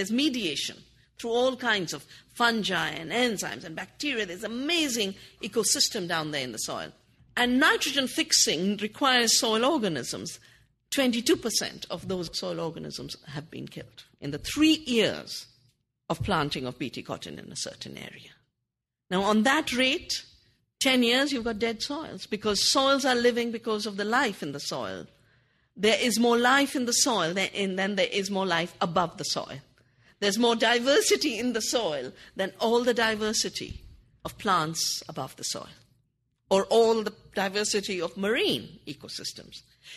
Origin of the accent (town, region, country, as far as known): Uttarakhand, India